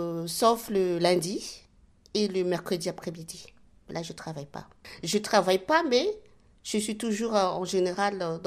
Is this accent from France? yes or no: no; Madagascar; comme je suis malgache, hein, je suis métissage, métisse aussi